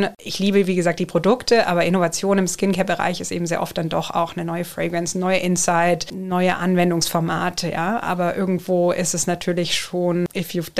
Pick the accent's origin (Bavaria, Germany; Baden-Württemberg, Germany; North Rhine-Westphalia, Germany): Baden-Württemberg, Germany; Nagold; born there; also born or lived in New York; Also geboren in Nagold im Schwarzwald, aber 6 Jahre in New York gelebt